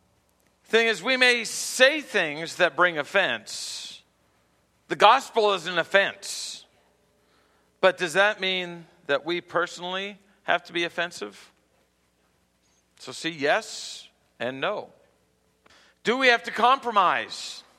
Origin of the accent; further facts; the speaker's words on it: New Orleans, Louisiana, United States; like I know I grew up in New Orleans, so down there, if you said somebody said, we're going to go to Schwagman's and make some groceries